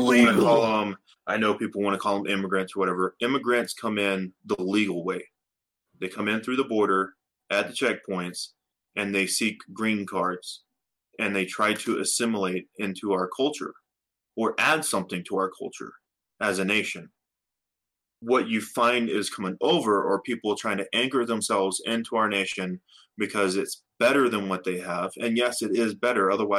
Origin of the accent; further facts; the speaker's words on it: Texas, United States; I must be an oddity then, because I'm from Texas.